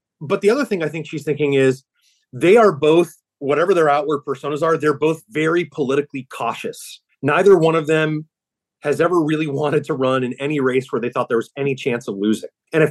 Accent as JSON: {"language": "English", "region": "Arizona", "country": "United States", "tie": "born or raised there", "said": "it would have been an honor and a privilege to serve representing my home state of Arizona in the United States House of Representatives."}